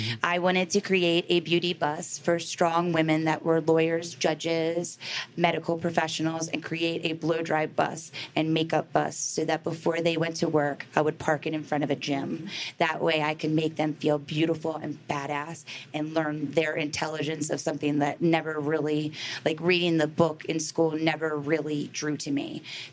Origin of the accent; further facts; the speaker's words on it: Baltimore, Maryland, United States; I grew up in Baltimore City.